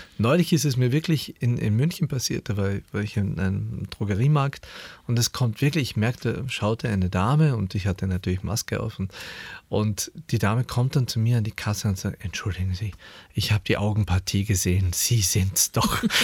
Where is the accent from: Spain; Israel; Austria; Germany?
Austria; Klagenfurt, Carinthia; Also ich bin ja in Klagenfurt geboren. Mhm. Und wir haben also gleich in der Nähe vom Theater gewohnt eigentlich.